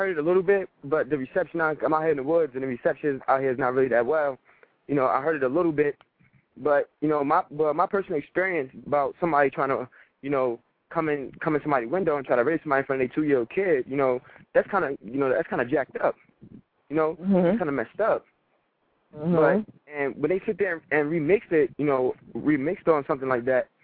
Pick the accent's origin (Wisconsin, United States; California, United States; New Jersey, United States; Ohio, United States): New Jersey, United States; Newark; I want to give another shout out to Newark, New Jersey. You know, that's my hometown, born and raised.